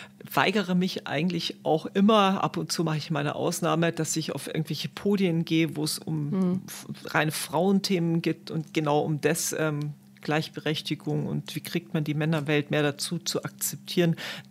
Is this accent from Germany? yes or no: yes; Starnberg, Bavaria, Germany; Ich bin in Starnberg groß geworden